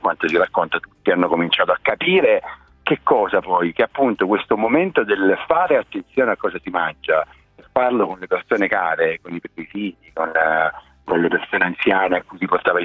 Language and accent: Italian; Apulia, Italy; Ma sì, io sono cresciuto in Salento